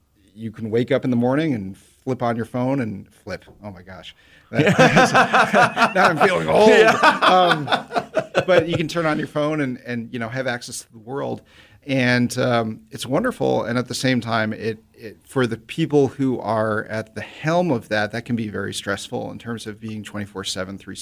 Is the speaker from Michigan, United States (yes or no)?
no; Milwaukee, Wisconsin, United States; also born or lived in Des Moines; Okay, so when I was seven and we moved away from Des Moines, we moved to Milwaukee.